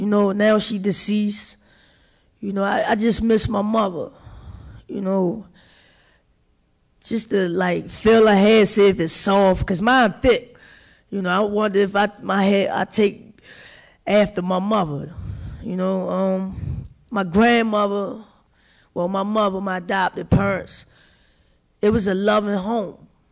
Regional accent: Baltimore, Maryland, United States; born there; I was born in Baltimore 27 years ago

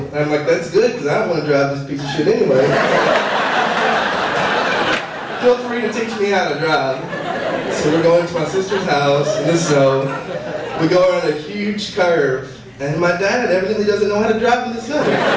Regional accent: Crab Orchard, Kentucky, United States; moved away; months ago from Kentucky. You're welcome. It's great. My hometown is called Crab Orchard. And it's the population of my family, and that's pretty much it. We now have an Amish community there.

